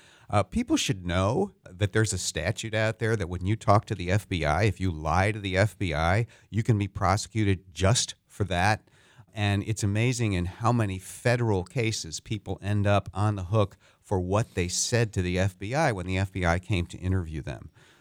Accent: Chicago, Illinois, United States; moved away; I'm from Illinois. I'm from Chicago. It takes a lot to impress me on this score.

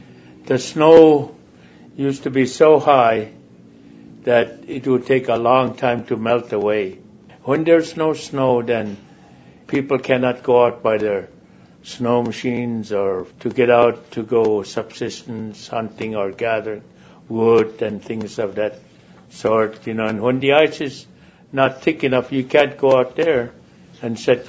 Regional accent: Chivac, Alaska, United States; now in Bethel, United States; I'm originally from Chivac, which is a small village community near the coast, 146 miles from here. But I've been in Bethel since 1972.

